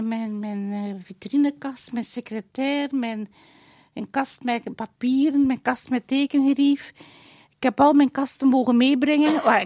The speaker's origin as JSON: {"language": "Dutch", "town": "Dendermonde", "region": "East Flanders", "country": "Belgium", "tie": "born there", "said": "En dat zijn twee reuzen van Dendermonde, mijn geboortestad. Daar ben ik ben mijn hart verknocht in Oost-Vlaanderen."}